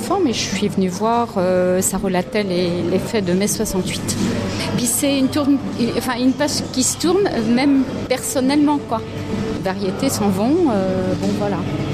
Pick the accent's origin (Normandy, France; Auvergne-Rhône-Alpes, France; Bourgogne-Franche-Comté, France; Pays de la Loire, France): Pays de la Loire, France; Angers; Je suis d'Angers